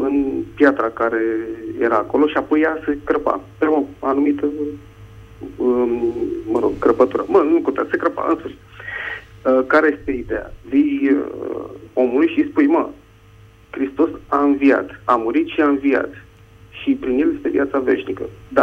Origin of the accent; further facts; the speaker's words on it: Bucharest, Romania; sunt din București.